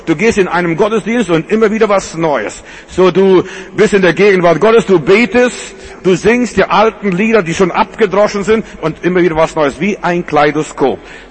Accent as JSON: {"language": "German", "country": "Lithuania", "moved": "yes", "said": "Als wir mit unserer Familie mal in Litauen wieder dort waren, wo ich herkomme"}